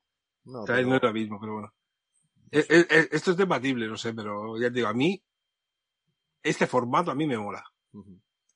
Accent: Spain; Como español, invadido por los griegos, por los romanos, por los visigodos y por toda esta chusma, es mi cultura

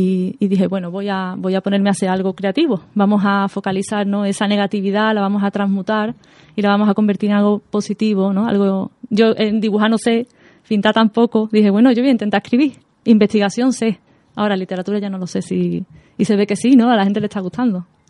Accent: Seville, Andalusia, Spain; soy de Sevilla, del barrio de San José de Palmete. Tengo 31 años

